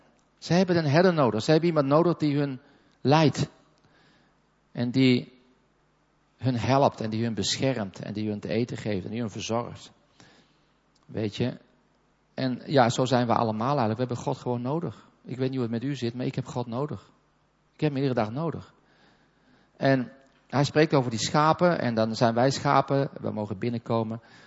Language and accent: Dutch; Netherlands; ik kom uit Holland.